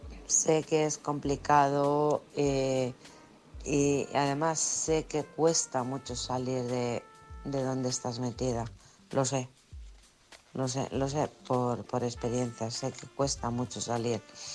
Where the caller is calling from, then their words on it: Alcorcón, Community of Madrid, Spain; de Alcorcón.